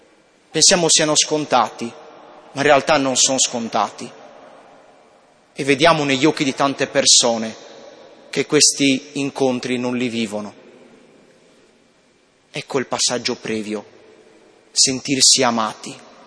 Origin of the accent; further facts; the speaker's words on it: Sardinia, Italy; accent: Sardinian; per il mio accento sardo